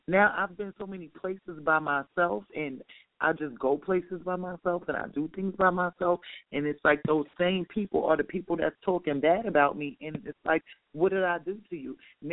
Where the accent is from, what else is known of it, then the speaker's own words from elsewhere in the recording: Yonkers, New York, United States; I'm from Yonkers. Everybody knows me.